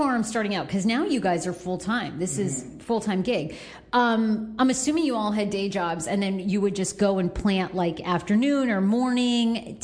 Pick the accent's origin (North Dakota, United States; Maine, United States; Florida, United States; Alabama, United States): Maine, United States; I mean, I grew up in Maine on a goat farm